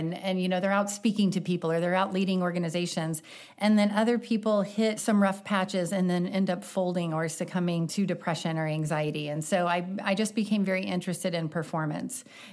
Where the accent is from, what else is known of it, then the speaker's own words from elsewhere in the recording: Rolla, Missouri, United States; Yeah, so I grew up in Rolla, Missouri, so small town.